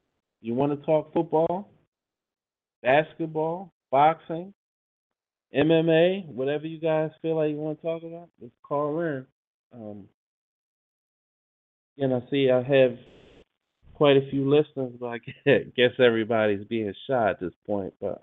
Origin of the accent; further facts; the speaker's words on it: Baltimore, Maryland, United States; And this young man is from my hometown, Baltimore, Maryland.